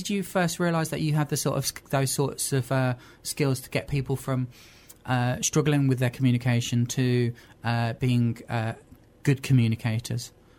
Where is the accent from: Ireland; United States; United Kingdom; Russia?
United Kingdom; I find that we as British people are very polite about what we